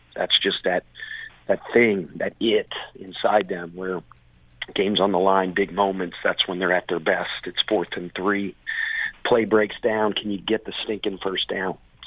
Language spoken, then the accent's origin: English; Cincinnati, Ohio, United States; I'm a baseball guy. I'm from Cincinnati.